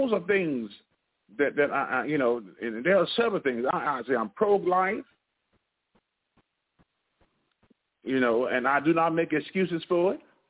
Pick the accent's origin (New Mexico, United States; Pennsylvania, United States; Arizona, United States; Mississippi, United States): Mississippi, United States; Louisville; I was born and reared in Louisville, Mississippi, so I'm a black American.